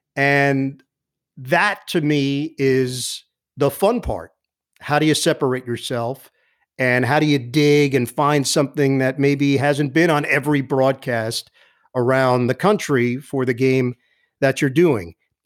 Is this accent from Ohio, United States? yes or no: no; Queens, New York, United States; I'm originally from Queens. I had no interest in ever living in what I perceived to be an armpit. Like, you grow up in New York, you think, oh, no, New Jersey?